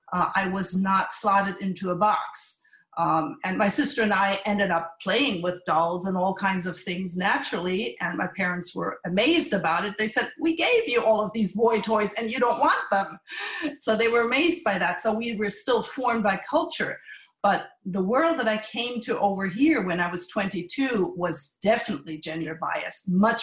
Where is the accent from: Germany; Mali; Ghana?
Germany; also born or lived in France / Belgium; now in United States; Sure. Well, I grew up middle class in Germany, France, and Belgium